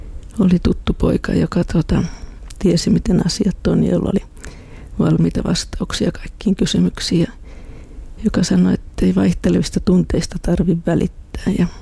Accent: Espoo, Uusimaa, Finland; also born or lived in Turku; siellä mä oon saanut alkuni, mutta en sitten itsenäisenä ihmisenä lapsuudessa asunut vielä Turussa

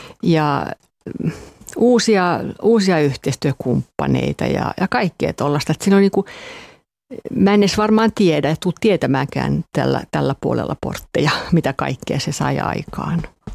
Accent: Ostrobothnia, Finland; mä oon vähän sellainen pohjalainen kato, tai siis kun mä oon Pohjanmaalta

